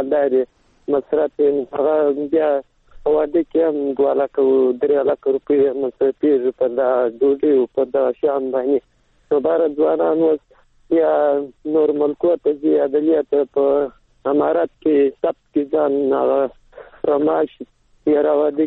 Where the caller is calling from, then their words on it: Helmand, Afghanistan; هم د هلمند سره